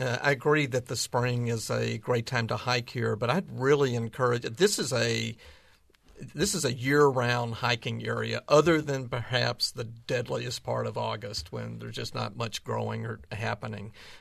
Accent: Deep South, United States; You know, I grew up in the Deep South, and so my entire youth I was told, be careful

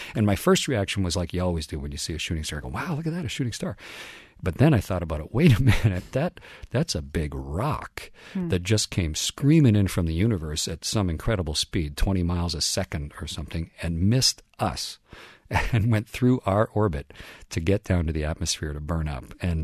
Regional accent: Canada; I'm Canadian, by the Canadian Space Agency

